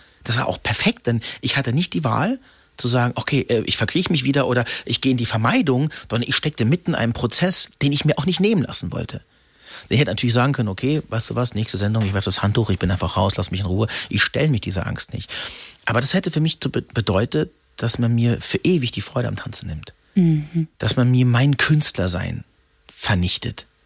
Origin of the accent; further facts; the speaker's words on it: Freiburg, Baden-Württemberg, Germany; born there; durch das Ausländersein in Freiburg, wo ich geboren bin.